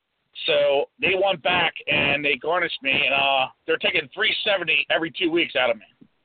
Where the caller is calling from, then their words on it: Baltimore, Maryland, United States; I'm from Maryland, Baltimore, Maryland.